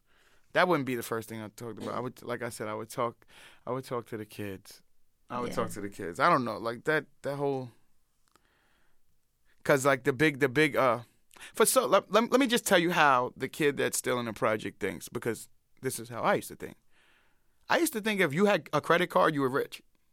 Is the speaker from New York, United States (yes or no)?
yes; Brooklyn, New York, United States; I'm competitive about everything because I grew up in Brooklyn.